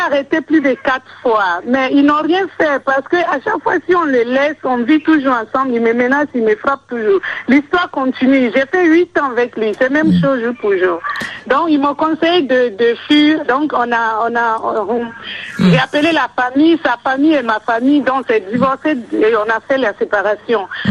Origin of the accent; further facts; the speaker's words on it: Togo; moved away; Moi-même je suis togolaise, mon mari aussi il est togolais.